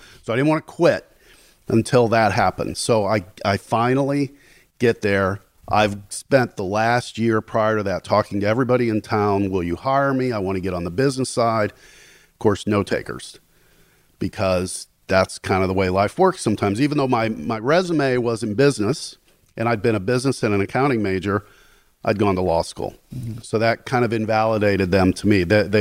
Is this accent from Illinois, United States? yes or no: no; Gary, Indiana, United States; I think growing up in Gary and witnessing a town just decay, a town just go from something that was blue collar, but a great place to grow up, to a town now that people literally drive through. Whenever I say I'm from Gary, people look at me like, really?